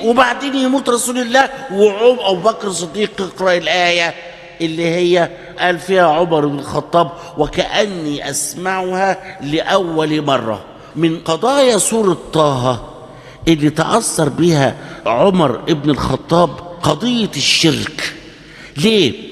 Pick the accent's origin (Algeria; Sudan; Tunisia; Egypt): Egypt; احنا لما نقول احنا اولاد مصر